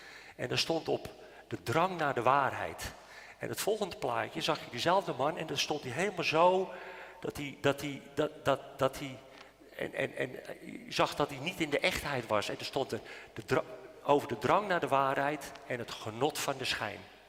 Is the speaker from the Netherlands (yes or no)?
yes; Nieuw-Vennep, North Holland, Netherlands; En ik kwam in een kraakpand terecht in Nieuw-Vennep. Daar is het dorpje waar ik vandaan kwam.